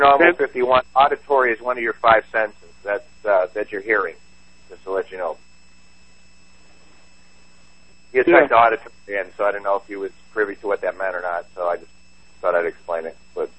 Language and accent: English; Chicago, Illinois, United States; accent: Chicago; that would be my Chicago accent, my friend